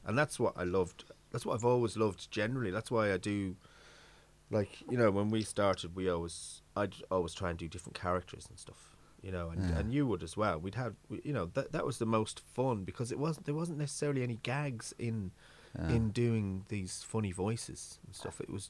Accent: London, United Kingdom; accent: London; now in Ireland; It was probably because I grew up in England and then I came to Ireland and I probably feel like a fake...

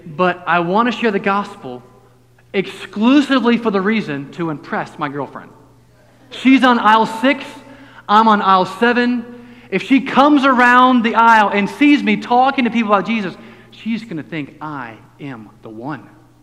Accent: Columbus, Mississippi, United States; born there; Oh, you were born in Mississippi. Where? I was born in Jackson. My mom said … you're not born in Jackson. You were born in Columbus.

